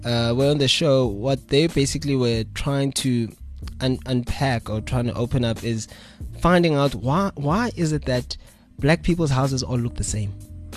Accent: Vosloorus, Gauteng, South Africa; I'm from Vosloo, it's in the Eastern.

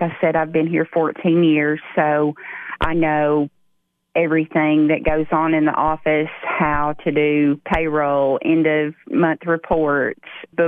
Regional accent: Putnam County, United States; I was born and raised in Putnam County. I'm married.

